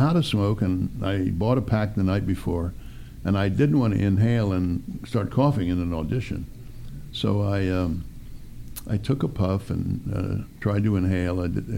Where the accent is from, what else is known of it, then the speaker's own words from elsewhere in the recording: West Virginia, United States; In my home state, West Virginia.